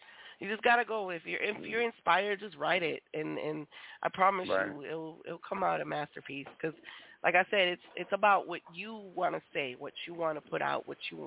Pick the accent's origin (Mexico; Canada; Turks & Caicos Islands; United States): Mexico; I was born in Mexico, so I was raised